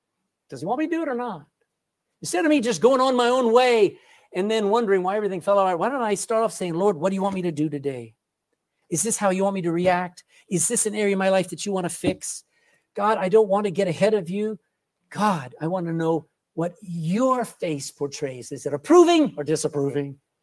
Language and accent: English; Texas, United States; There's some weirdos, you know, weirdos in Texas, I'm from Texas, who think they can control the weather.